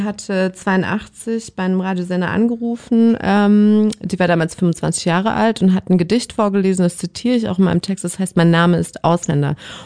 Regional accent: Germany; born there; ich bin in Deutschland geboren, kann die Sprache und so weiter

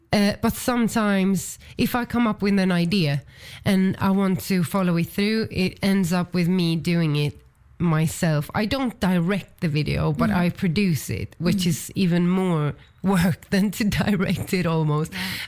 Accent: Sweden; in my hometown in Sweden, if you're born somewhere, you always feel most connected to that place

